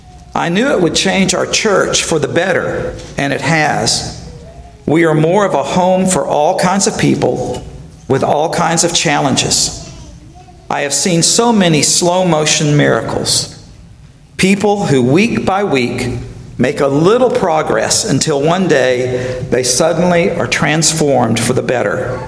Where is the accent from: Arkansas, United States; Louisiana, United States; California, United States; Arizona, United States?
Arkansas, United States; Searcy; the church where I grew up in Searcy, Arkansas